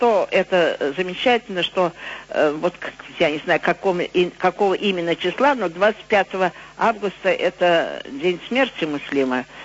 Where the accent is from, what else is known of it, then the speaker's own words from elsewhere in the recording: Baku, Azerbaijan; И тут, конечно, я тоже бакинка